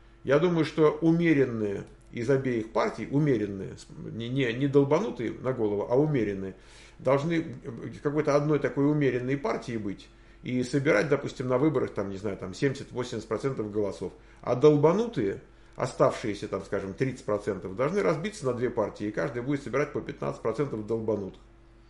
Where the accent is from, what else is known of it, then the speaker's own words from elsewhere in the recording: Moscow, Russia; now in United States; все-таки мы из Москвы. И нам как-то привычно жить и в большой стране, и в большом городе.